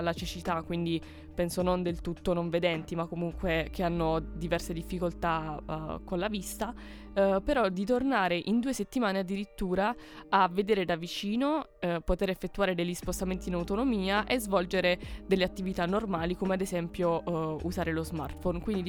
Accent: Taranto, Apulia, Italy; però io sono pugliese, di Taranto in particolare

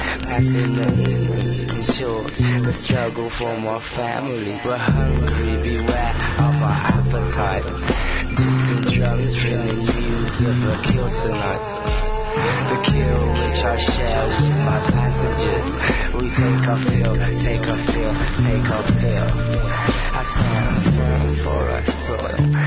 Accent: Milan, Lombardy, Italy; io invece che sono cresciuto a Milano

